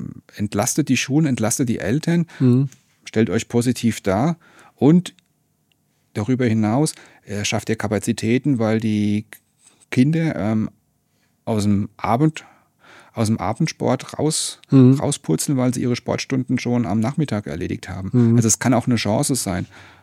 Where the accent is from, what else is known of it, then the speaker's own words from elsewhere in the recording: Bavaria, Germany; ich komme aus Bayern